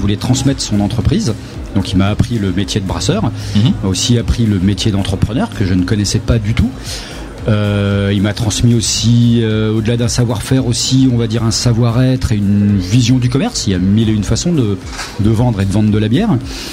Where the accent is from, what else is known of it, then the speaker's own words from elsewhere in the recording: eastern France, France; Parce que je viens de l'Est de la France.